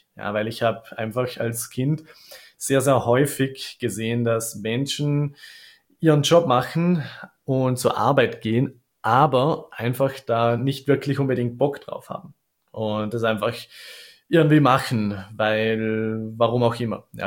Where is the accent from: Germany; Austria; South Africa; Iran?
Austria; Und als Österreicher ist es halt auch so eine Einstellung, die ich bei vielen sehe im Beruf